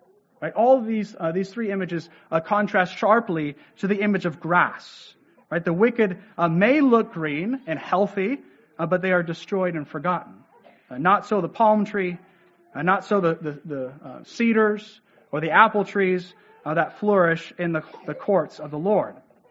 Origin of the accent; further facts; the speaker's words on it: California, United States; I'm from Southern California. Not too many evergreens down there, right?